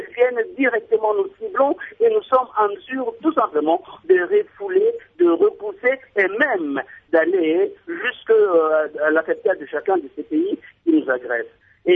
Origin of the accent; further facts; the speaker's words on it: South Kivu, DR Congo; Je suis originaire du Sud-Kivu